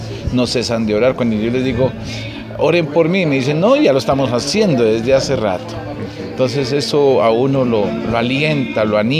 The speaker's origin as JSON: {"language": "Spanish", "town": "La Cruz", "region": "Nariño", "country": "Colombia", "tie": "born or raised there", "said": "luego en caravana a mi pueblo, la Cruz Nariño."}